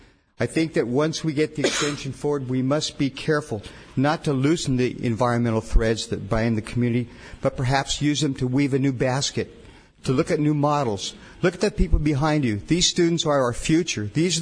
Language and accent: English; Los Angeles, California, United States; I grew up in Los Angeles. I'm a homeboy. I went to Hobart Elementary, Union Avenue, Berendo Junior High School, Reseda High School, Pierce College, Loyola University School of Law.